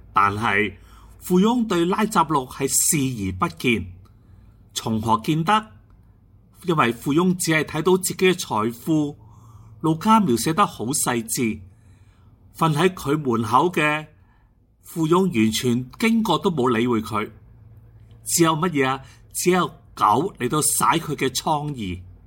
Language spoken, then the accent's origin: Chinese; China; 就好像我们中国人所说的，人之将死，其言也善。